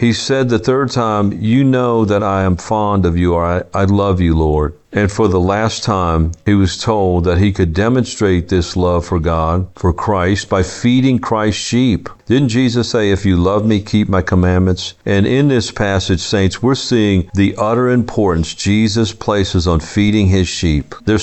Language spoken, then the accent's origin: English; Louisiana, United States; I'm from Louisiana and love to cook.